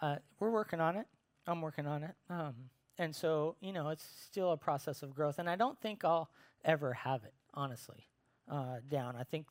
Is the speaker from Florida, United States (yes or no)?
no; Montana, United States; I'm from Montana. I flew to Montana, arranged to go meet him.